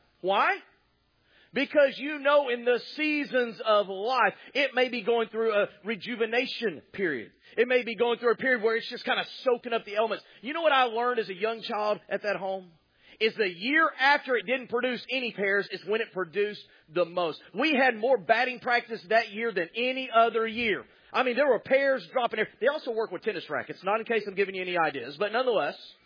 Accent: Texas, United States; See, I grew up in Texas where the official tree is a telephone pole, but nonetheless, that's where I grew up.

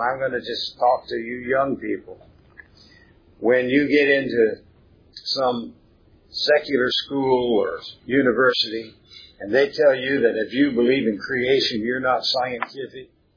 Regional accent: West Coast, United States; I grew up on the West Coast. I used to look out at the Pacific Ocean each morning.

